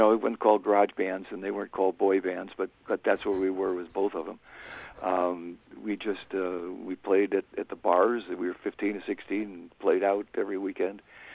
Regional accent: Chicago, Illinois, United States; now in Cleveland, United States; Originally, yeah, I came from Chicago, but Cleveland area is my home. I've been here since 1968, so it's where I belong.

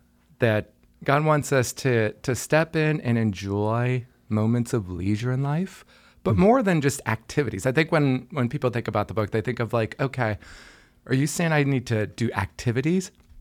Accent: Michigan, United States; also born or lived in Chicago; Yeah, we lived there for 20 years in Chicago as a senior pastor of a multi-ethnic church. Before that, I grew up in Michigan.

